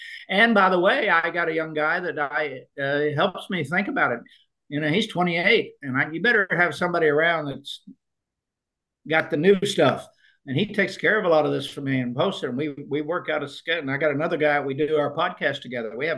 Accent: Oklahoma, United States; I grew up in Oklahoma on a farm.

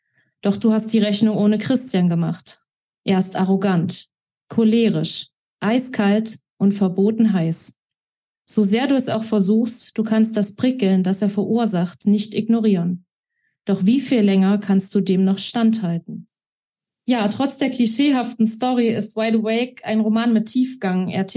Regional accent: Saxony-Anhalt, Germany; now in Hamburg, Germany; ich bin 34 Jahre alt und geboren und aufgewachsen in Sachsen-Anhalt. Ich lebe und arbeite jetzt aber schon seit 4 Jahren im schönen Hamburg

